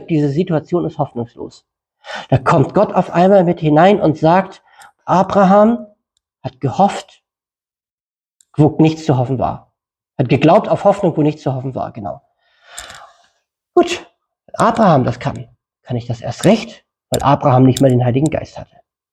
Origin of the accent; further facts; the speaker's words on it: North Germany, Germany; now in South Germany; bei uns im Norden nennt man das die PQ-Formel, hier unten im Süden nennt man es die Mitternachtsformel